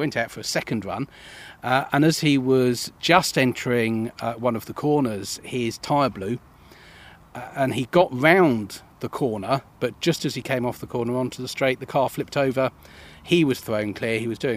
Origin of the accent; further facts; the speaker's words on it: Esher, South East England, United Kingdom; I mean, like I say, I grew up in Esher.